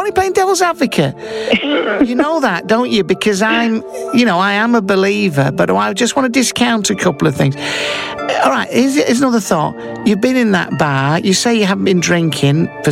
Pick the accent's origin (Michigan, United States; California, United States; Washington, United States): Washington, United States; Seattle; I'm an American fella from Seattle.